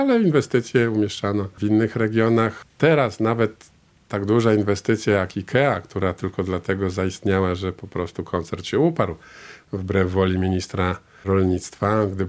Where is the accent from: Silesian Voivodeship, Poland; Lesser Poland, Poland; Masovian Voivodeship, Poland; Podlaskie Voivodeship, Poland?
Podlaskie Voivodeship, Poland; Białystok; Ja, ponieważ jestem Białostoczaninem